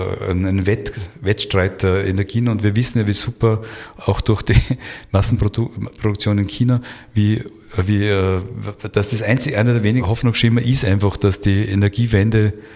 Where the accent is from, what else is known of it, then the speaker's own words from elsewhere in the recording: Austria; als Österreicher, Österreicherin